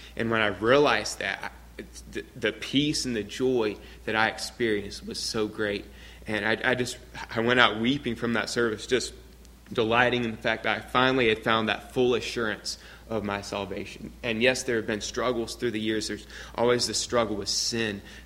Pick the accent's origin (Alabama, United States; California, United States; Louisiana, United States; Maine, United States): Alabama, United States; Trinity; I'm from Trinity, Alabama